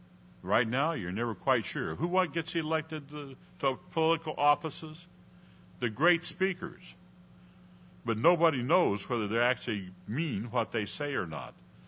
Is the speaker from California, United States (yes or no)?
yes; California, United States; And I'm from the West Coast, outside of San Francisco.